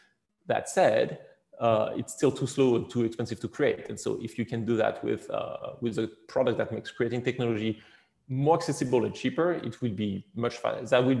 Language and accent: English; France; I'm very passionate about my home country. And so I go there a lot and I try to, I would love to be more active in France at some point and move back